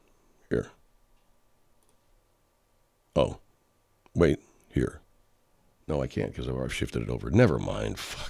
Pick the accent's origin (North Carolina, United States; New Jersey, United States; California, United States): California, United States; Arcadia; also born or lived in Pasadena; And here in the L.A. area, in other words, suburban L.A., like where I grew up in Arcadia, Pasadena, they went to the river.